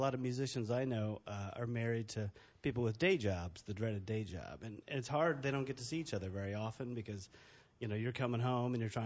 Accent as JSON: {"language": "English", "town": "Chapel Hill", "region": "North Carolina", "country": "United States", "lives_now": "Chicago, United States", "said": "And I'm from the East Coast or Chapel Hill, North Carolina, so further east than here."}